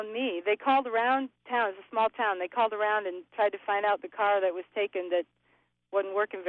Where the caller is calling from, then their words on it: Monroe, Michigan, United States; I'm calling you from Monroe, Michigan, but my car is in South Carolina.